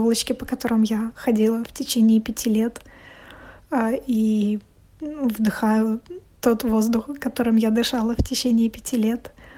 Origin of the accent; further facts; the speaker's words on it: Saint Petersburg, Russia; also born or lived in Switzerland; когда я вернулась обратно в Петербург. Петербург как был, так и оставался моим родным городом. И я теперь не могу сказать, естественно, что Швейцария — это мой дом, потому что я там больше не живу.